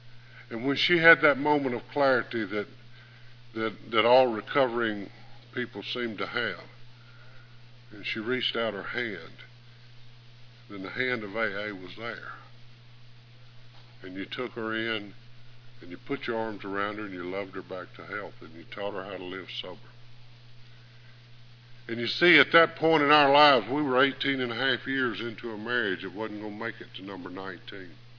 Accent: Hueytown, Alabama, United States; I told you that I was from Hueytown, Alabama, and I am.

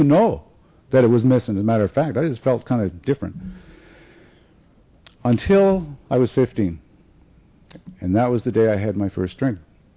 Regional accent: Nova Scotia, Canada; born there; And I was born in Nova Scotia. Nova Scotia is right on the East Coast, right on the Atlantic Ocean

